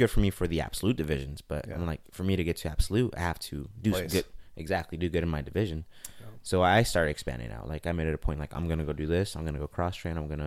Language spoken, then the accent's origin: English; Ciudad Juárez, Chihuahua, Mexico; I see pictures now, man, of my hometown. Like, my home, the one I grew up in. It's sad, man.